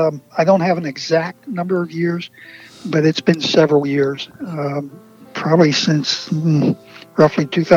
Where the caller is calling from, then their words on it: Houston, Pennsylvania, United States; I live in southwestern Pennsylvania, near Pittsburgh, a small community called Houston, Pennsylvania.